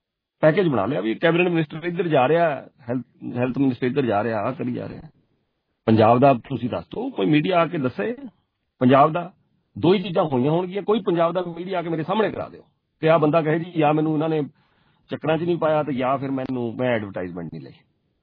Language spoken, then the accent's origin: Punjabi; Punjab, India; ਮੈਂ ਵੀ ਪੰਜਾਬੀ ਹਾਂ, ਮੈਂ ਵੀ ਪੰਜਾਬ ਤੋਂ